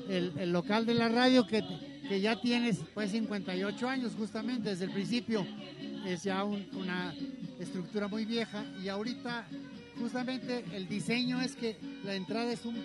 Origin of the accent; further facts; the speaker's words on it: Guadalajara, Jalisco, Mexico; born there; yo nací en Guadalajara.